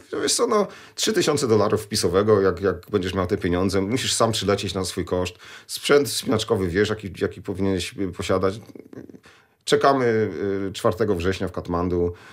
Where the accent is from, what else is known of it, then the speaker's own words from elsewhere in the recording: Poznań, Greater Poland Voivodeship, Poland; bo ja jestem z Poznania